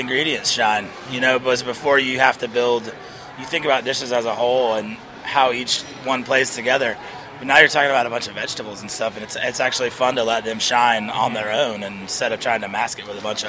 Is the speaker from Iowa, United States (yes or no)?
no; South Carolina, United States; also born or lived in Charleston; now in Nashville, United States; Grew up in South Carolina. We've been in Charleston the last 16 years, so I kind of claim Charleston.